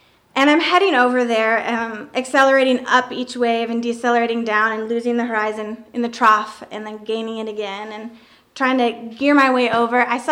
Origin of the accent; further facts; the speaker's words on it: Homer, Alaska, United States; So the story takes place in Homer, Alaska, which is my hometown.